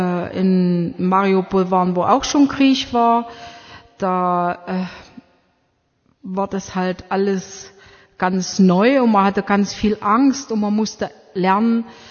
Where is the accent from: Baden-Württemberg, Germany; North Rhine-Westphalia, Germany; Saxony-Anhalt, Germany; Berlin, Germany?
Saxony-Anhalt, Germany; now in Ukraine; ich komme aus Sachsen-Anhalt.